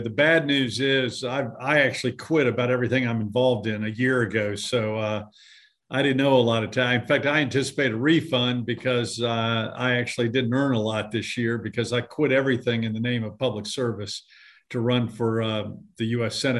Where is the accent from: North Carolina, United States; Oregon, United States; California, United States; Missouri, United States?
North Carolina, United States; Jamestown; growing up in Jamestown, North Carolina, and learning the values there.